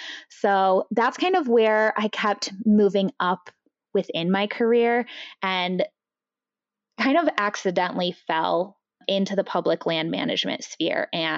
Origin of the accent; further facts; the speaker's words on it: Illinois, United States; moved away as an adult; I'm originally from Illinois and I moved out to Utah fairly soon after I graduated